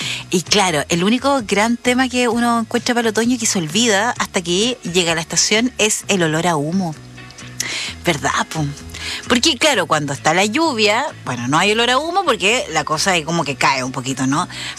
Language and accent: Spanish; Valdivia, Los Ríos, Chile; No es lo mismo la gente como hablamos acá en Valdivia que como se habla en la Patagonia chilena o en el norte de Chile o en la zona central.